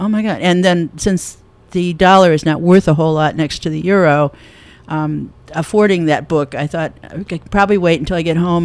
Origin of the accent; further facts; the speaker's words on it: Ohio, United States; And growing up outside of Cleveland, Ohio, where we have the Cleveland Museum of Art and the Cleveland Symphony